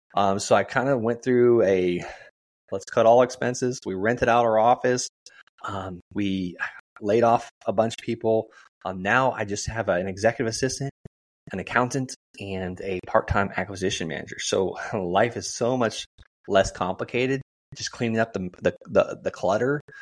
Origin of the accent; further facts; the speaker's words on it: Florida, United States; Because I didn't understand, I'm from Florida.